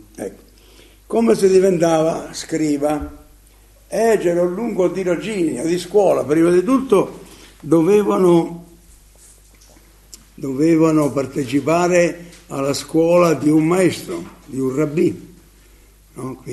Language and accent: Italian; Falerone, Marche, Italy; Io sono di Falerone, no?